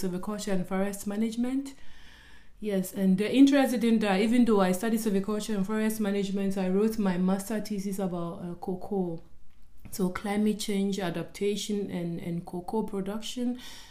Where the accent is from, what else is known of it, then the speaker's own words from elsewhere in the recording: Ghana; I come from Ghana in a very small village.